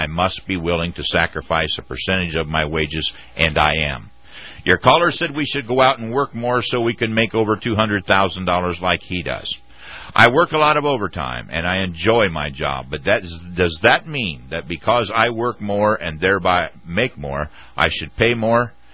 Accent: United States; I am an American citizen, and I want to make my country the best it can be, so I am proud to pay my taxes.

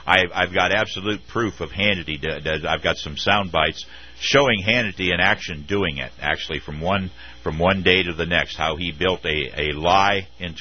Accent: Midwest, United States; I am from the Midwest originally, and I know how Democrats in the Midwest feel.

